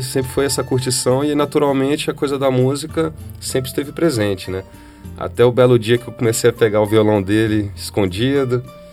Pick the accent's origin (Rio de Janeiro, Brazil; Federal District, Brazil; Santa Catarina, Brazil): Federal District, Brazil; Brasília; eu e Alex Souza somos aqui de Brasília